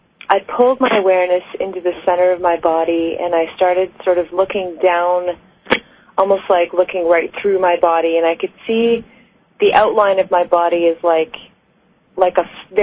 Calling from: Canada; I'm calling from Canada.

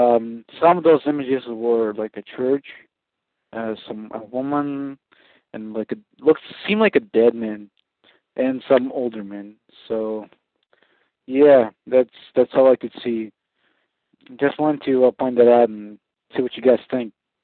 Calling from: Kansas, United States; I'm calling from Kansas.

